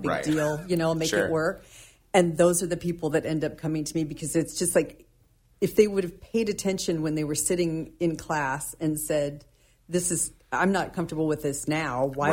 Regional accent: Phoenix, Arizona, United States; I grew up in Phoenix, Arizona, and I wanted to be a forester.

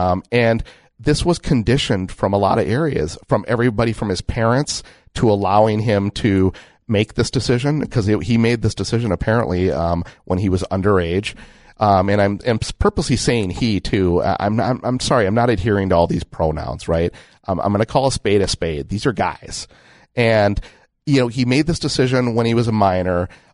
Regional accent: Minnesota, United States; I'm from the Minnesota area, obviously Lakes Country, right? But I lived in Minneapolis, and there's a reason that I left, right?

